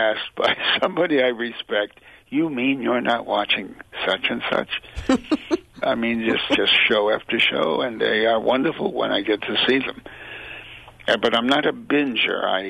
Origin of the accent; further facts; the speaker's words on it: United States; But, you know, I'm an American. I go with the larger figure.